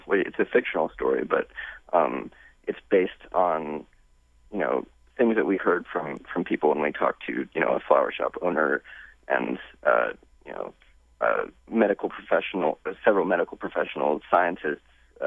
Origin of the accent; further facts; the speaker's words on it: Huntington, West Virginia, United States; I grew up in Huntington, which is in the southwest corner of West Virginia, and I studied jazz in at University of Michigan